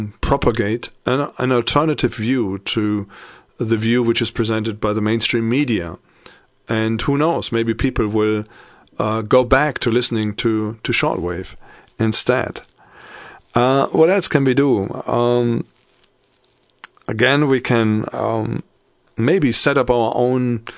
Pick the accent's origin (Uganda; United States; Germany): Germany; Paderborn, North Rhine-Westphalia; So a couple of guys in my hometown, they thought about this, and they wanted to open up the internet freely to anybody in Paderborn.